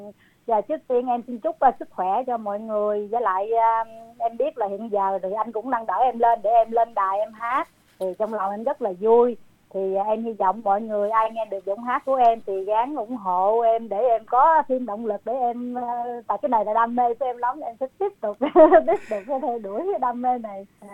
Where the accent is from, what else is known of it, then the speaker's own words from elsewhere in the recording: Sóc Trăng, Vietnam; Tại vì quê em ở Sóc Trăng á, miền Tây á, cho nên là hồi nhỏ đã nghe người lớn họ hát cái bài